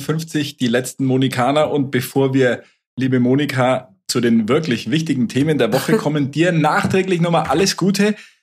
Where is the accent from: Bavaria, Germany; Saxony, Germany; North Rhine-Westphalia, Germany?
Bavaria, Germany; Nuremberg; zumindest schöner als bei uns in Nürnberg